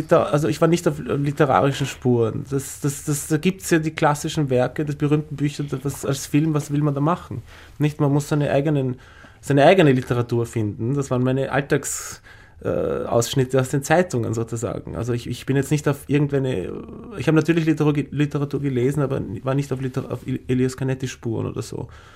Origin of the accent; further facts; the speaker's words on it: Vienna, Austria; Ich bin aus Wien